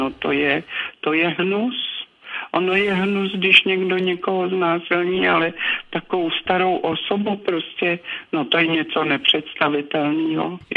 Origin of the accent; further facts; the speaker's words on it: Chomutov, Ústí nad Labem Region, Czechia; now in Nejdek, Czech Republic; Já jsem vyrostl v Chomutově a tam těch cukráren bylo plno